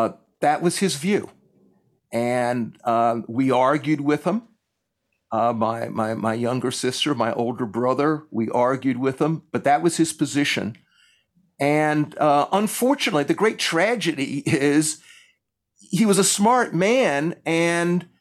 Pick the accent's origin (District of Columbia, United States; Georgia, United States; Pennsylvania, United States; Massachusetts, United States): District of Columbia, United States; Washington; That's why I grew up in Washington, D.C., as opposed to Columbia, South Carolina.